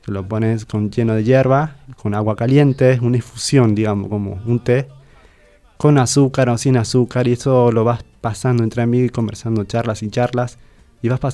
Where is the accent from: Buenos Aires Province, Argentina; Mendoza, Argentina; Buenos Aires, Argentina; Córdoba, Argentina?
Córdoba, Argentina; moved away; De Córdoba. Es la parte del interior de toda la Argentina. Y bueno, de ahí yo vengo.